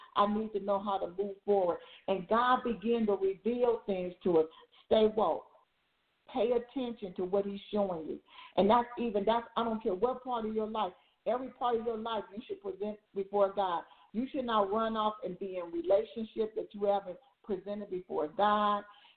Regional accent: California, United States; I'm from Southern California, and we have a store called Albertson.

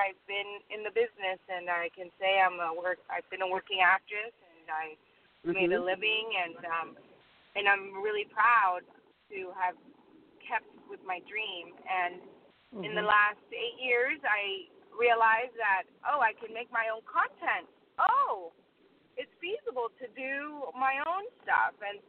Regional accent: Venezuela; my parents, I'm from Venezuela, and they had no idea how to get me involved as a child.

